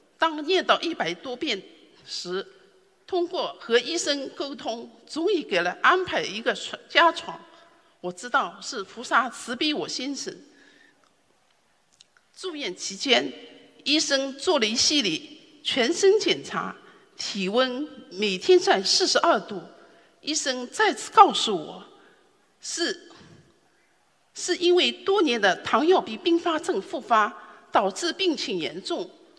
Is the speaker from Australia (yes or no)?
yes; Melbourne, Victoria, Australia; 我来自墨尔本，学习心灵法门近五年，吃素已有三年多，